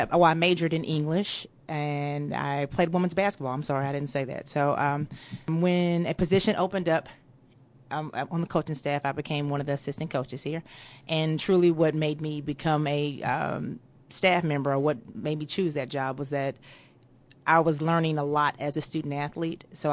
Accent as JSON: {"language": "English", "town": "Houston", "region": "Texas", "country": "United States", "said": "So, see, I'm from Houston, Texas. I attended Jack Yates High School."}